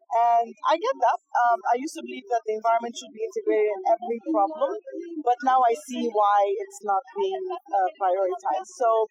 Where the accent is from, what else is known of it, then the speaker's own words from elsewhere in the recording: Sudan; I'm from Sudan.